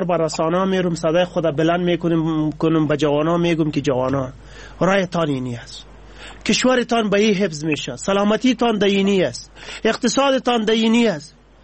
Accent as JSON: {"language": "Persian", "country": "Afghanistan", "said": "ما همه افغان هستیم، یک ملت هستیم، مسلمان هستیم و انسان هستیم"}